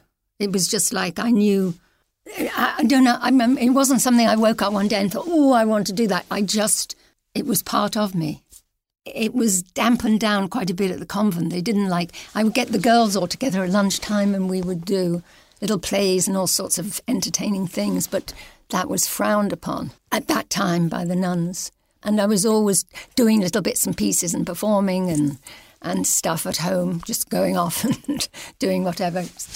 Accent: Liverpool, North West England, United Kingdom; Yeah, well, I'm from Liverpool

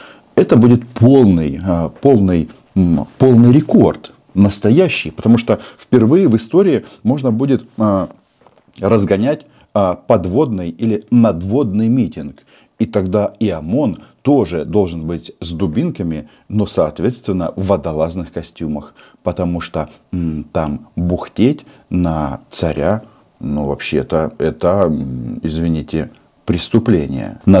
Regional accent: Kazakhstan; born there; Я родился в Казахстане.

